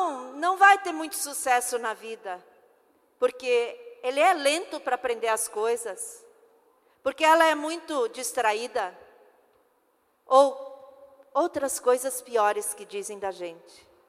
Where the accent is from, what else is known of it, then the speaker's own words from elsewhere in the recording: Rio Grande do Sul, Brazil; Lá no meu estado, que eu sou do estado do Rio Grande do Sul, mas bem pertinho da cidade onde o Marcos mora. Eu moro na Serra